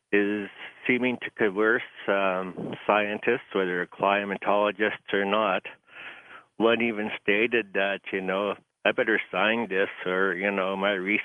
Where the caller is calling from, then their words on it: Lacombe, Alberta, Canada; Lacombe, Alberta.